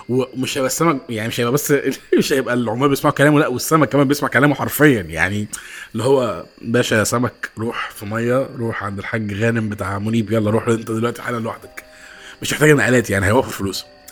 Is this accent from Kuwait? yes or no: no; Egypt; احنا كمصريين